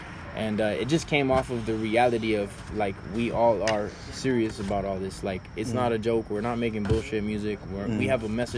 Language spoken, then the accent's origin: English; Hialeah, Florida, United States; Hialeah. Yeah, we were raised in Hialeah.